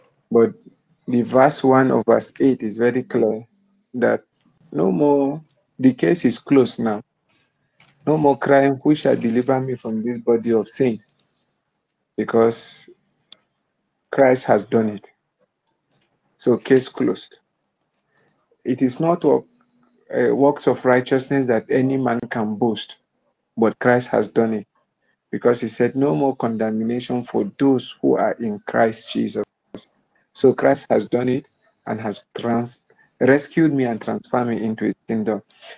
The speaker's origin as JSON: {"language": "English", "town": "Jos", "region": "Plateau", "country": "Nigeria", "said": "from Jos."}